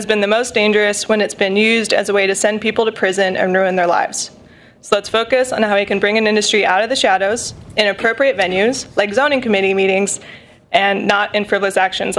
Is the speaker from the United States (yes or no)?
yes; Petersburg, United States; I'm representing myself. I grew up in Petersburg, graduated class of 06, and I moved home in 2013. I'm excited to be in my hometown